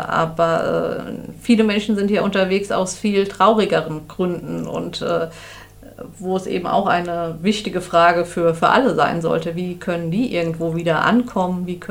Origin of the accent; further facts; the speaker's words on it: Rhineland-Palatinate, Germany; Ich komme aus Rheinland-Pfalz, vom Mittelrhein